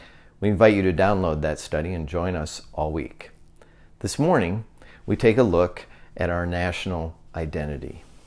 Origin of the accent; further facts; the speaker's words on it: United States; But my proudest moments as an American have been when I have seen this country be compassionate with its power